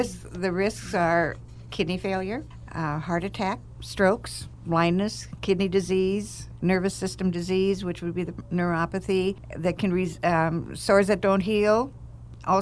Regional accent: Minnesota, United States; I'm a Scandinavian from Minnesota.

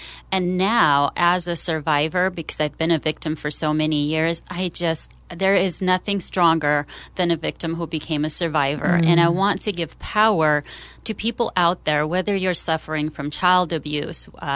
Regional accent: Oregon, United States; Hi. So, yes, I was born and raised here in Oregon. My parents immigrated here to the United States as refugees.

